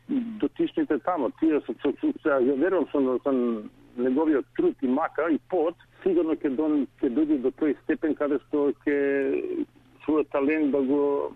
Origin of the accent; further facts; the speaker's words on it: Skopje, North Macedonia; бидејќи јас сум од Скопје